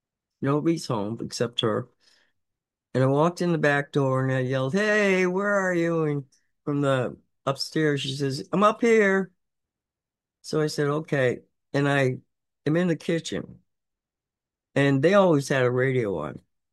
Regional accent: Massachusetts, United States; I was a fan of his. I grew up in Massachusetts.

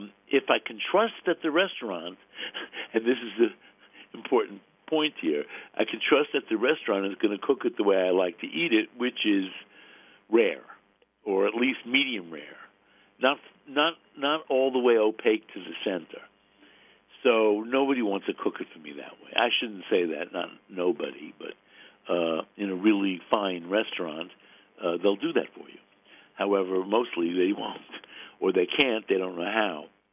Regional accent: Brooklyn, New York, United States; So here's the deal. I grew up in Brooklyn, Jewish.

